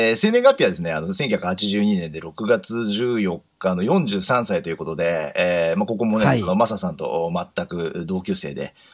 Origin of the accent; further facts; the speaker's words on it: Tokyo, Japan; 出身はもうずっと東京都でして、